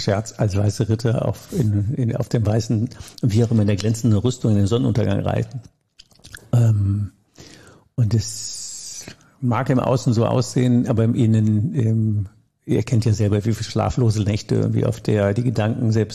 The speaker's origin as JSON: {"language": "German", "region": "Rhineland", "country": "Germany", "said": "wie sagt man bei uns im Rheinland, das geht ja auf kein Kuhhaut."}